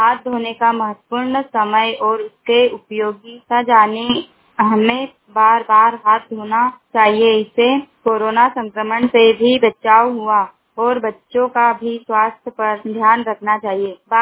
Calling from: Songir, Maharashtra, India; मैं ग्राम सोनगिर से हूँ।

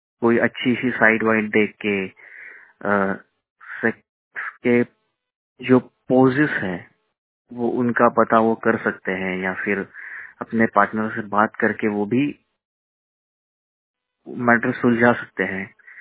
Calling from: Mumbai, Maharashtra, India; Hello, मैं मुंबई से हूँ।

